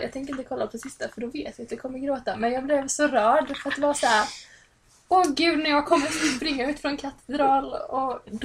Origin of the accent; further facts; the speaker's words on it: Gotland, Sweden; Det skulle vara lite rolig för att jag är från Gotland.